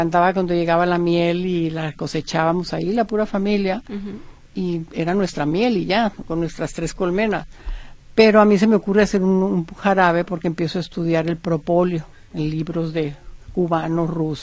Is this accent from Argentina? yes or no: no; Sonora, Mexico; now in Guadalajara, Mexico; soy sonorense, a mucho orgullo, tapatía por adopción, encantada de la vida también.